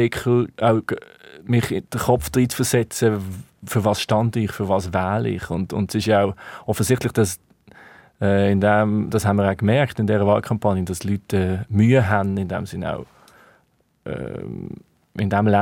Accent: Basel, Basel-Stadt, Switzerland; Ich komme jetzt nur mal aus Basel und das ist meine Heimatstadt, wo ich kandidieren kann.

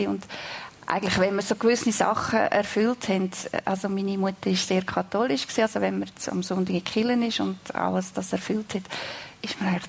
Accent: Weggis, Lucerne, Switzerland; Ja, ich bin in Zweggis aufgewachsen.

